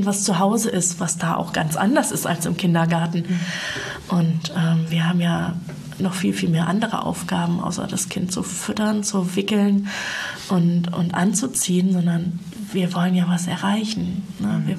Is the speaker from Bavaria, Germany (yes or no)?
no; Mecklenburg-Vorpommern, Germany; Ich bin in der Feldberger Seenlandschaft groß geworden.